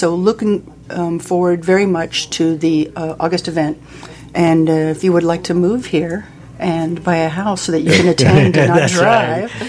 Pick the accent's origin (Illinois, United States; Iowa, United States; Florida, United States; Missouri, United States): Florida, United States; Miami; I've been here about 8 years now, and I'm originally from Miami.